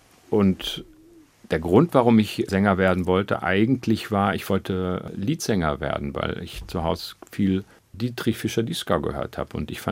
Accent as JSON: {"language": "German", "town": "Lünen", "region": "North Rhine-Westphalia", "country": "Germany", "tie": "born or raised there", "said": "Ich bin ja im Münsterland auf die Welt gekommen. Lünen ist eine geteilte Stadt, ist halb Paderborn und halb Münsterland. Ich bin im Münsterland, also im Bistum Münster geboren und meine Jugend habe ich dann tatsächlich im Bistum Paderborn zugebracht."}